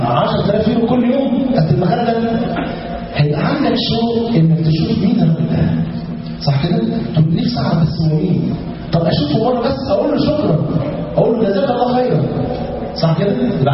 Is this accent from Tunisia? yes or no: no; Egypt; عندنا في مصر مثلا راح تشتري نص كيلو جبنة اسطنبولي